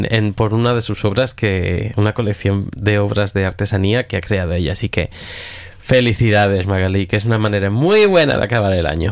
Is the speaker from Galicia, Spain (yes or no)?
no; Burgos, Castile and León, Spain; Y yo que soy del norte de España, que en Burgos hace mucho frío por estas fechas